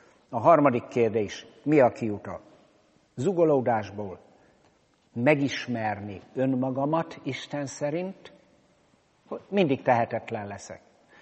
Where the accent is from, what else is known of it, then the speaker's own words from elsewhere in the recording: Kölcse, Szabolcs-Szatmár-Bereg, Hungary; now in Szeged, Hungary; én még falun nőttem fel, Kölcsébe való vagyok, édesapám ott volt 37 évig lelkész, viccesen azt szoktam mondani, a beszédem is elárul engem.